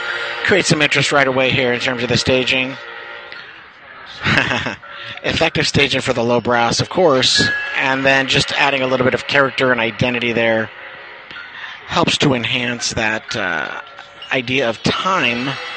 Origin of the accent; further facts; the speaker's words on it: Los Angeles, California, United States; I'm from Los Angeles, California.